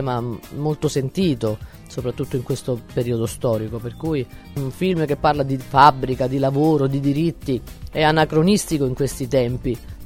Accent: Rome, Lazio, Italy; accent: Roman; A era romano, per cui ero facilitata anche dal fatto di poter parlare il mio dialetto

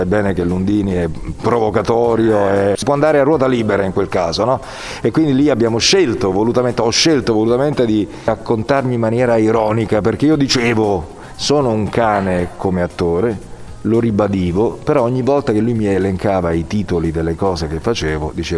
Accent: Campania, Italy; accent: Neapolitan; nel mio dialetto naturale che è il napoletano appunto

